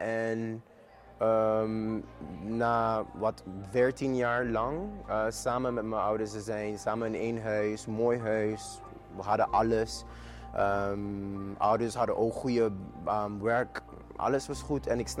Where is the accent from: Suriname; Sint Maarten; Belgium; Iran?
Sint Maarten; now in Netherlands; Ik ben heel jong, ik ben 24 jaar oud en eigenlijk ik kwam hier naar Nederland om te studeren, om mijn studies door te zetten, want ik ben geboren en getogen op Sint Maarten.